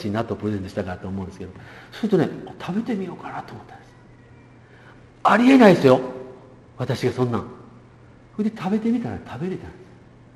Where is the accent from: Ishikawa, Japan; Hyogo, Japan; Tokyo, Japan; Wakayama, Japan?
Hyogo, Japan; Kobe; 私は神戸育ちですから、関西の人間ですので